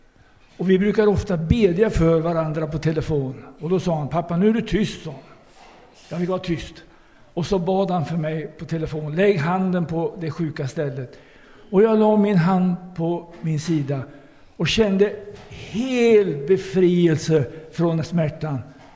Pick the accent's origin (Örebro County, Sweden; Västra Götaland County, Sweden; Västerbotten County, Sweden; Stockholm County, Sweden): Örebro County, Sweden; Brohyttan; Jag är född på Örebro BB och växte upp i en by som heter Brohyttan i Västernärke, 3 mil härifrån, 3 mil från Örebro ut.